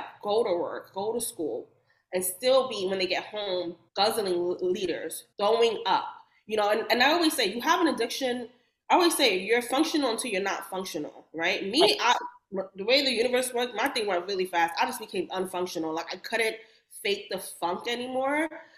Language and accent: English; New York City, New York, United States; So when my first attempt at sobriety happened in my hometown in New York.